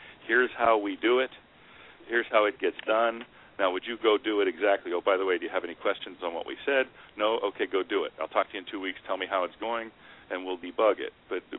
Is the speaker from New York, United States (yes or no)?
no; Toms River, New Jersey, United States; Really? I grew up in Toms River.